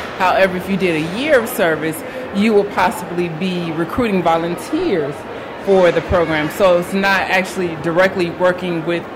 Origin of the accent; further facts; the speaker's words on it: Tennessee, United States; I'm from Tennessee. I'm a Tennessee State alum.